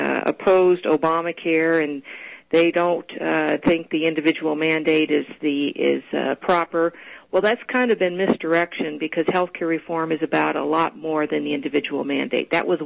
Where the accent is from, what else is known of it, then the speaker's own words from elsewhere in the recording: Oklahoma, United States; I'm from Oklahoma, so we know